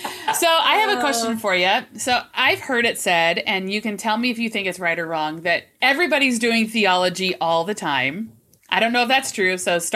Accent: Kansas, United States; I grew up in Kansas, and we watched The Wizard of Oz, like most people

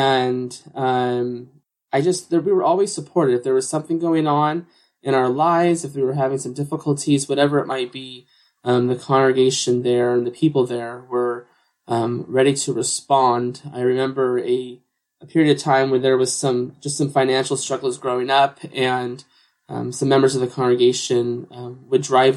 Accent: Marysville, Washington, United States; congregation in Marysville, Washington. And just throughout my life growing up

